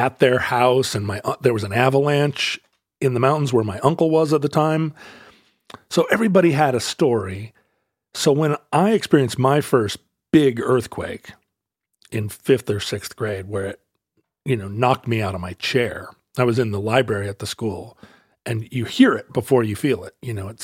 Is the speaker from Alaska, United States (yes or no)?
yes; Alaska, United States; because growing up in Alaska, the 1964 earthquake is super present in everyone's mind.